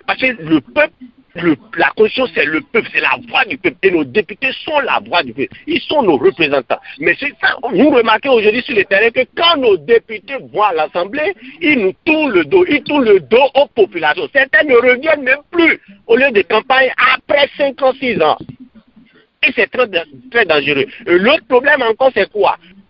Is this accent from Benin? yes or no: yes; Benin; now in United States; Même si moi, je suis jeune, moi, je ne vis pas au Bénin. Même si je suis béninois et j'aime beaucoup le Bénin, mais je peux retourner au Bénin à tout moment. Mais aujourd'hui, sachant que je suis aux États-Unis